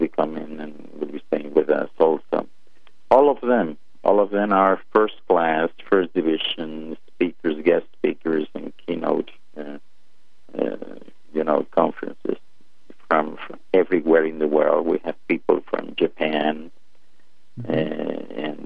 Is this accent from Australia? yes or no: no; Asturias, Spain; born there; English is a second language; also born or lived in Dominican Republic / United States / England; I was born in Spain this time. In northern Spain, a very nice place called Principality of Asturias, which is in Spain itself, is called the natural paradise.